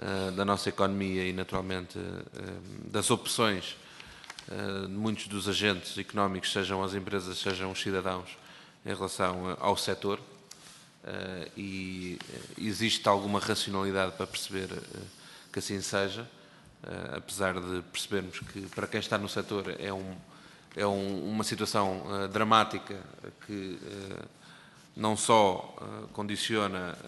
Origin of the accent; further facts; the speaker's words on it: Portugal; porque somos portugueses como vossas excelências